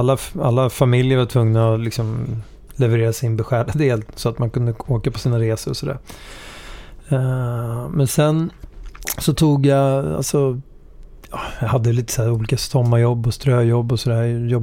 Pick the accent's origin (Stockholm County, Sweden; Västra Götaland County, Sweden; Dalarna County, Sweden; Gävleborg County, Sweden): Stockholm County, Sweden; Södertälje; Jag är född och uppvuxen i Södertälje. Växte upp med en väldigt härlig, mycket kärlek i familjen. Och var mycket i Ungern. Mina föräldrar kommer från Ungern ursprungligen.